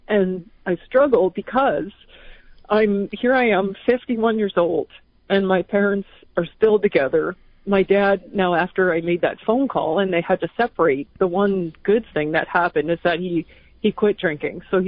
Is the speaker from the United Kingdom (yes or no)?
no; Canada; moved away as an adult; now in United States; I'm from Canada. I met my husband through Catholic Mass, actually. So I moved down to the States